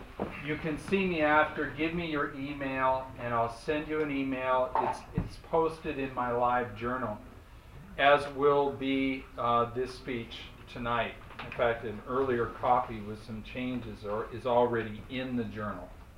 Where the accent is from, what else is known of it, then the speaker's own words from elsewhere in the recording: California, United States; now in Moscow, Russia; I'm an American from California. That's all the history you need to know.